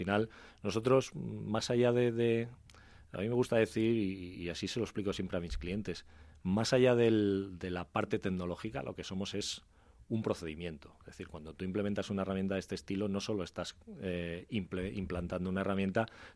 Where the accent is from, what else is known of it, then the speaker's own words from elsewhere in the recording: Santander, Cantabria, Spain; now in Madrid, Spain; desde que salgo de Santander, que yo soy de Santander, hasta que llego aquí a Madrid